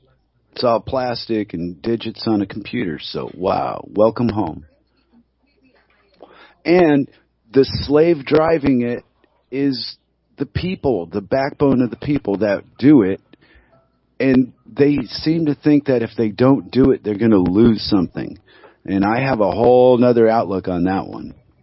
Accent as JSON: {"language": "English", "region": "California", "country": "United States", "tie": "born or raised there", "said": "I grew up in California, and I cannot understand a free speech zone in L.A."}